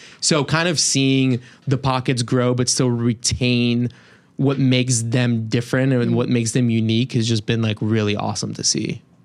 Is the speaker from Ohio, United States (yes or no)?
yes; Cincinnati, Ohio, United States; I grew up in Cincinnati. When I moved here when I was 10, I grew up here.